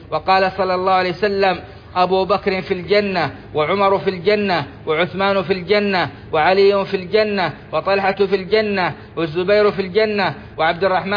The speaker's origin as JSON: {"language": "Arabic", "country": "Saudi Arabia", "said": "اللهم أدم على بلادنا السعودية أمنها وإيمانها"}